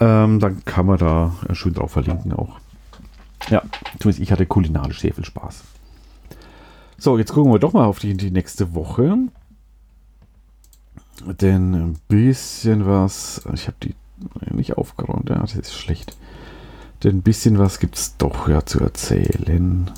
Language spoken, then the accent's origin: German; Schweinfurt, Bavaria, Germany; moved away; ich komme aus Schweinfurt